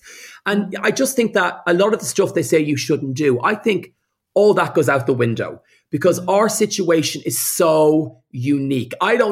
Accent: Ireland; You know, being gay and being Irish and being Catholic and all anything I've done in television, it's that fight hard.

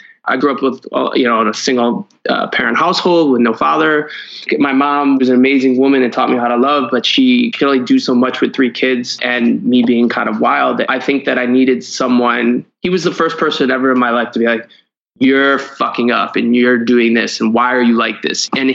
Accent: Cleveland, Ohio, United States; I grew up in Cleveland, Ohio. I grew up in an all black neighborhood until I was about 12 or 13.

